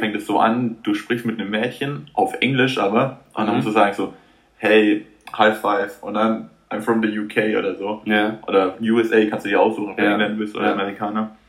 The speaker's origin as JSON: {"language": "German", "country": "Germany", "said": "so, ich bin eigentlich Deutscher."}